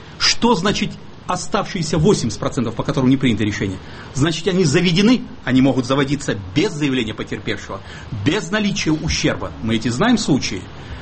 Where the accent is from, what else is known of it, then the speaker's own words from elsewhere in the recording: Siberia, Russia; Я говорю как сибиряк, потому что у нас особое отношение.